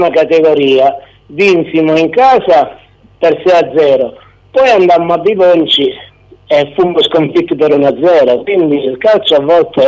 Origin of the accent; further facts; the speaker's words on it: Taverna, Calabria, Italy; una cosa storica per il mio paese, perché Taverna non aveva mai fatto la promozione